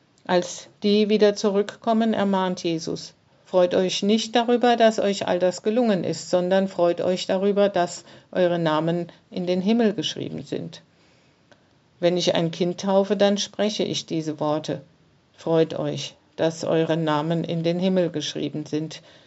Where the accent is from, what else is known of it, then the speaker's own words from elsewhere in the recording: Saarland, Germany; Ich bin geboren und aufgewachsen im Saarland. Abitur habe ich in der Pfalz gemacht. Jetzt wohne ich in der Pfalz und arbeite im Saarland.